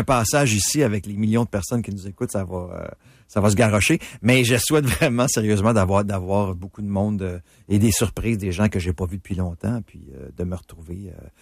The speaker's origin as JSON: {"language": "French", "town": "Sainte-Adèle", "region": "Quebec", "country": "Canada", "tie": "born there", "said": "Je suis né à Sainte-Adèle, c'est dans ma polyvalente en plus."}